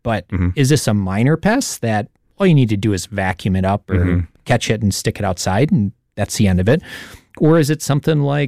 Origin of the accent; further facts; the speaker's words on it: Wisconsin, United States; So growing up, I grew up in Racine County in a rural area, shared a large yard with a farm next door.